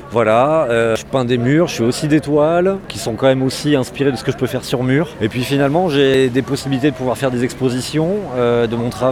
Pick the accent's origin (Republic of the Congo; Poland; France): France; Bordeaux, Nouvelle-Aquitaine; Voilà, je viens de Bordeaux